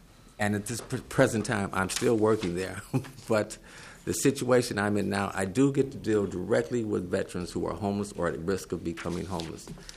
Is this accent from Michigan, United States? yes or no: yes; Michigan, United States; moved away as an adult; I'm from Michigan, and the lifestyle that I was leading there was very unsavory, and I wanted an immediate change